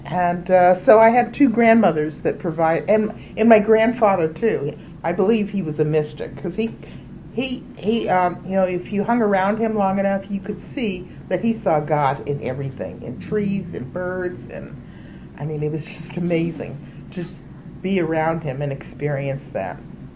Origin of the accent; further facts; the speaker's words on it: New England, United States; I was raised a Congregationalist because I'm from New England